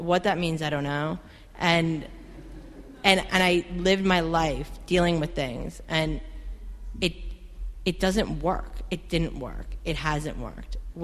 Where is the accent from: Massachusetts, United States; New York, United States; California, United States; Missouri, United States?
New York, United States; New York City; But to backtrack for a second, I grew up in New York City.